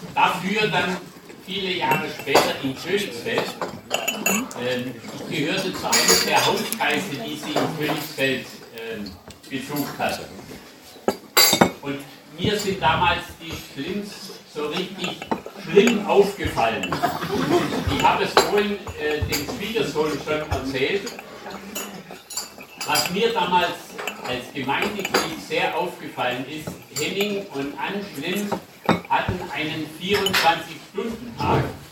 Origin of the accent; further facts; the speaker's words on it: Basel, Basel-Stadt, Switzerland; Ich bin auch ein Basler, habe aber festgestellt, als ich in Basel auf die Welt kam, das war gerade die Zeit, wo die Ann in England war.